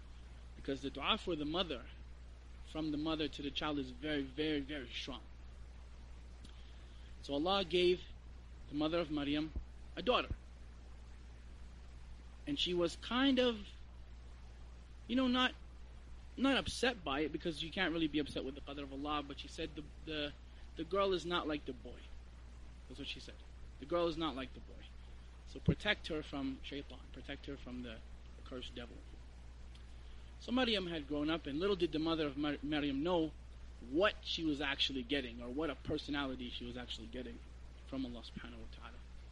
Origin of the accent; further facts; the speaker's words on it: Canada; I'm from Canada, so this is still a nice fall day for us.